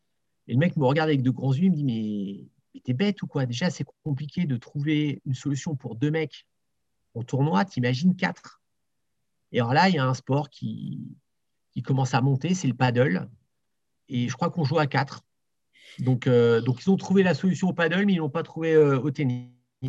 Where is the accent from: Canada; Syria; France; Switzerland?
France; Provence-Alpes-Côte d'Azur; Moi, je suis issu du Var, donc tu vois, c'est un truc tout bête, mais dans le Var, quand tu as un tournoi open, tu as soirée tous les soirs